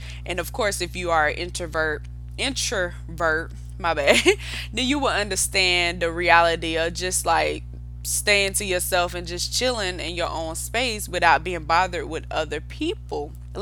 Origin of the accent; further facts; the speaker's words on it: South Carolina, United States; I'm from South Carolina. I'm a Southern girl, born and raised in South Carolina. Woo-hoo! And y'all probably can hear it in my voice how country I am